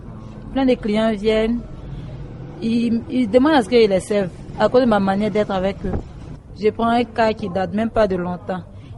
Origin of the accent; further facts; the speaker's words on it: Côte d’Ivoire; moved away as an adult; Je suis ivoirienne de nationalité. Je suis arrivée, et ça me fait pratiquement 2 ans. Dans le mois de décembre, là, ça me fait 2 ans.